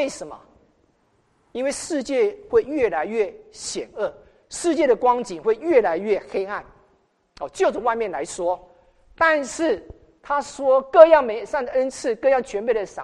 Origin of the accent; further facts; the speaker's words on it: China; 你知道，我们中国人，我从小受的教育里面，我还记得我们是很重视孔子的学说